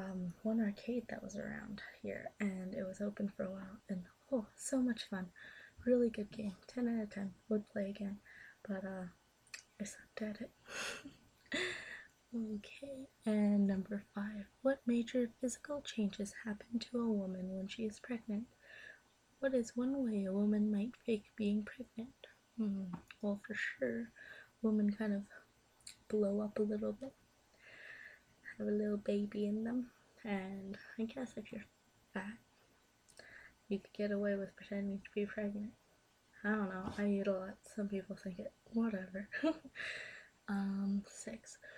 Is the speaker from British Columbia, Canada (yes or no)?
no; Ontario, Canada; I am from Canada, Ontario to be exact